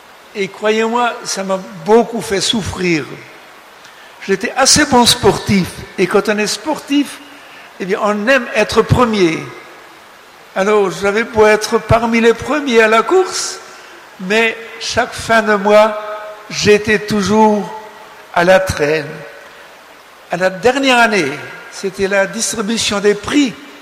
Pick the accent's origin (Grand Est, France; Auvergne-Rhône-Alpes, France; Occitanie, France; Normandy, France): Grand Est, France; Le curé de mon village, je suis lorrain, et de la Moselle qui avait été annexée